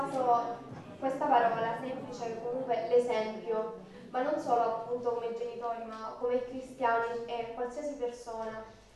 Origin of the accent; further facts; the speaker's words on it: Teramo, Abruzzo, Italy; ho 16 anni e sono di Teramo, però della parrocchia di Villa Lipa.